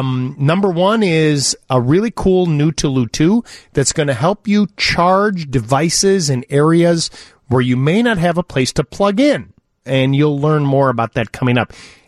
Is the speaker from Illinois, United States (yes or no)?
yes; Chicago, Illinois, United States; When I meet people and I travel around the country and I'll tell them I'm from Chicago.